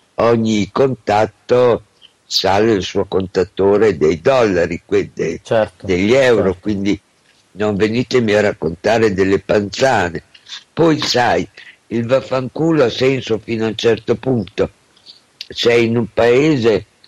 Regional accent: Bologna, Emilia-Romagna, Italy; io vengo da Bologna

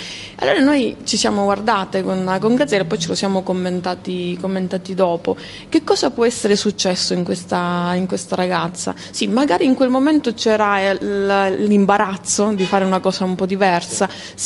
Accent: Calabria, Italy; mi ha riportato nella mia terra, e quindi in Calabria

